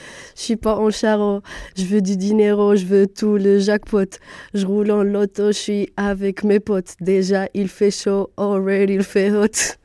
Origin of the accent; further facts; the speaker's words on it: Spain; French is a second language; on est des Espagnols